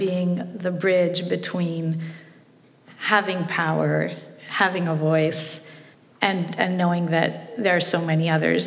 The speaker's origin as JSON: {"language": "English", "town": "Montreal", "region": "Quebec", "country": "Canada", "tie": "born or raised there", "lives_now": "Vermont, United States", "said": "I grew up in Montreal in a bicultural family. My mother's from Mexico, and we would go back and forth to Mexico City as a kid, and I went to school there."}